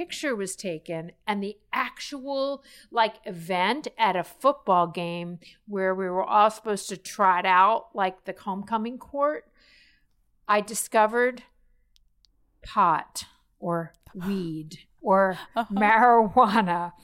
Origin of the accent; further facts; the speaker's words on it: Miami Beach, Florida, United States; So if you had the right haircut, and I grew up in Miami Beach, so you had to have, it was like a trifecta of things.